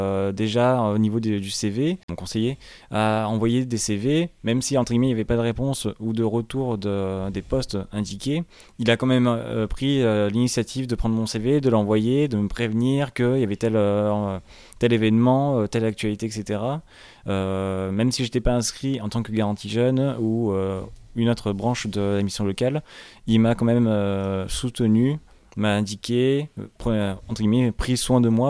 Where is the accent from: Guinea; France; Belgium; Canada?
France; Provence-Alpes-Côte d'Azur; j'étais de retour dans la région, en fait, dans ma région natale, le Vaucluse